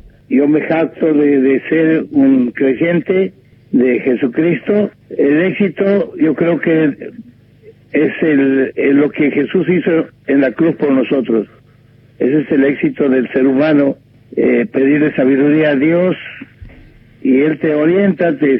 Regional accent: Santiago del Estero, Argentina; accent: santiagueño; la gente cree que yo soy de México, porque hablo un santiagueño muy especial

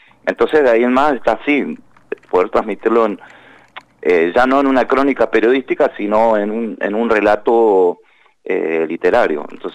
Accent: San José, Mendoza, Argentina; Hay mucha historia de mi pueblo, de mi patria chica, que es San José, de Guaymallén.

